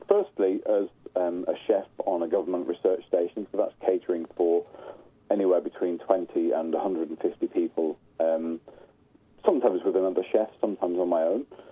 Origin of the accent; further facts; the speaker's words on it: Yorkshire and the Humber, United Kingdom; I'm from East Yorkshire, so top right-hand side of England.